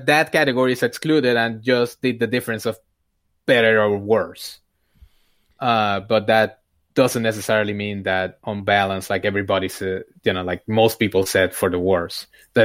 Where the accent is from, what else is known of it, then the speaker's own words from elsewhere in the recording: Puerto Rico; I come from Puerto Rico, my wife is from Mexico